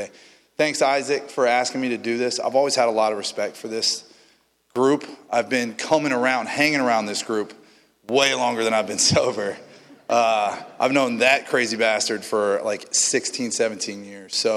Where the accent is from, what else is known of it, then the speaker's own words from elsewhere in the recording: Tampa, Florida, United States; I'm from Tampa. I was born and raised south of Gandy.